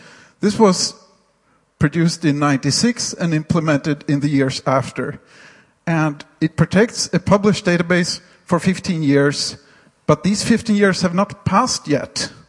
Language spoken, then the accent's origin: English; Sweden; English is a second language; I'm from Sweden, and I'm going to talk about database rights.